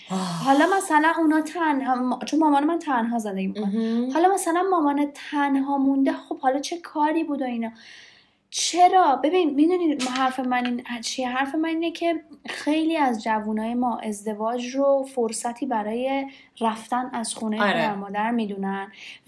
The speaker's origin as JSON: {"language": "Persian", "country": "Iran", "said": "من گفتم من ایرانی هستم"}